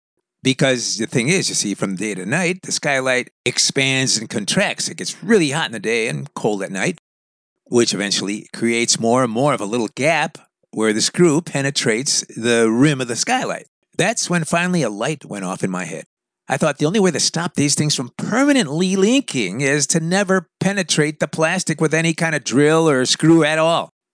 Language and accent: English; Chicago, Illinois, United States; why does it take some gringo born and raised in Chicago to figure out a cheap and dirty solution to an age-old problem